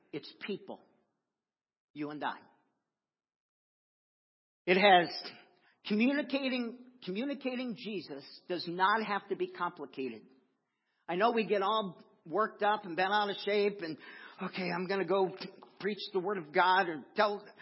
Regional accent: Florida, United States; I've shared my testimony, I think, several times as I grew up in Florida.

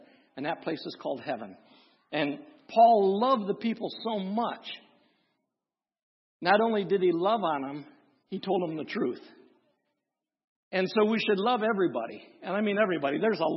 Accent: Onaway, Michigan, United States; Well, some people would say I'm from Onaway, but I'm really from darkness.

